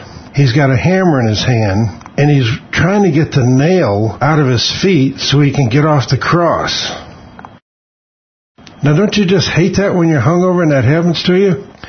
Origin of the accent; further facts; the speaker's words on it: Oklahoma, United States; I'm from Oklahoma.